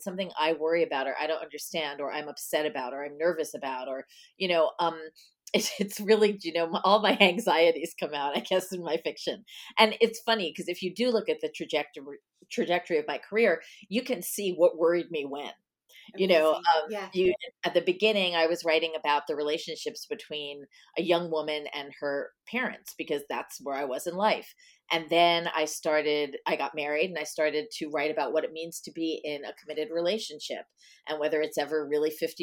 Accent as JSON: {"language": "English", "town": "Nesconset", "region": "New York", "country": "United States", "tie": "born or raised there", "said": "I grew up on Long Island."}